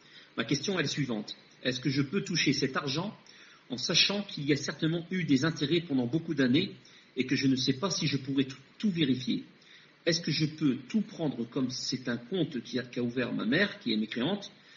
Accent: Morocco; C'est un homme qui est d'origine algérienne et moi je suis marocaine.

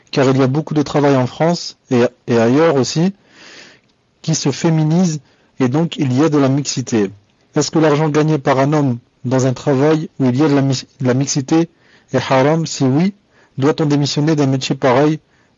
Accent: Mauritania; Je suis mauritanienne.

